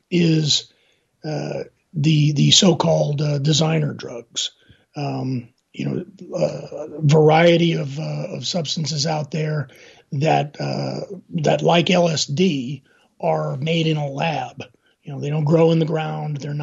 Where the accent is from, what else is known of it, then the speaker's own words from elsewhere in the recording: New York City, New York, United States; from growing up in Brooklyn, we call it the cockroach factor.